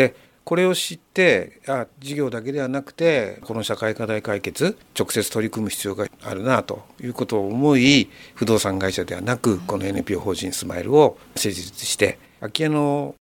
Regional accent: Tokyo, Japan; born there; 私は東京で生まれてます。なので移住者です。

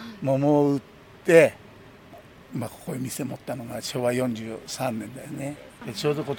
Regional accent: Yamanashi, Japan; moved away; うちは自分の実家が山梨で、そこから持ってきてる桃ですから、今年は美味しいよ。

